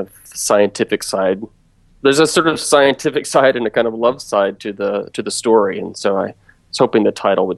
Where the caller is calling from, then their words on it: San Francisco, California, United States; San Francisco, which is where I'm from, or where I live, I should say.